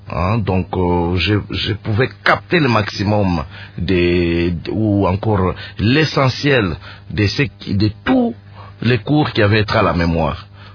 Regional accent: Lubumbashi, Haut-Katanga, DR Congo; also born or lived in Kinshasa; Oui, à Lubumbashi. J'ai grandi à Lubumbashi. Bon, et une partie aussi à Kinshasa.

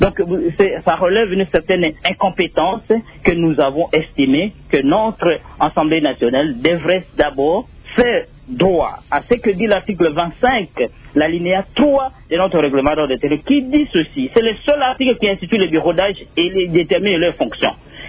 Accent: Kinshasa, DR Congo; alors que chez moi, à Katakom, il n'y a aucune route à Kinshasa

